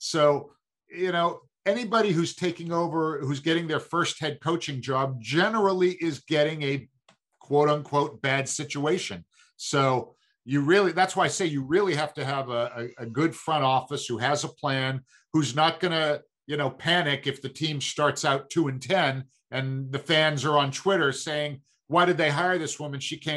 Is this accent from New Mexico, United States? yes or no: no; Brooklyn, New York, United States; Listen, I grew up in Brooklyn.